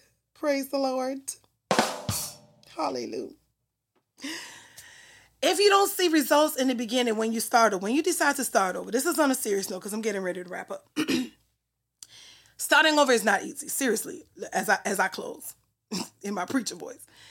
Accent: St. Thomas, U.S. Virgin Islands; But I never forget, I grew up in St. Thomas, Virgin Islands, U.S. Virgin Islands. My mom has 5 children.

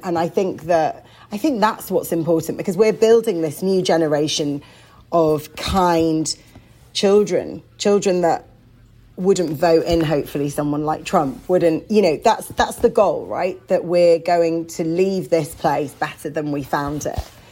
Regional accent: United Kingdom; born there; I spoke back at a normal pace and, you know, I'm British born.

